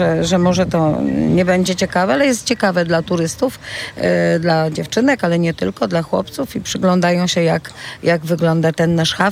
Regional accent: Pomeranian Voivodeship, Poland; Jestem Kaszubką

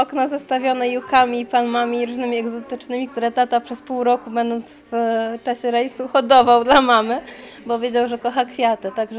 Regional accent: Gdynia, Pomeranian Voivodeship, Poland; Wychowałam się na Kamiennej Górze w Gdyni, w ogrodzie, gdzie rosły dziko fiołki.

